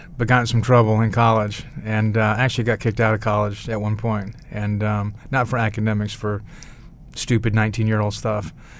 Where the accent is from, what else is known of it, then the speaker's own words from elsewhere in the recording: the South, United States; And so growing up in the South, I looked it up on the map, find out where it was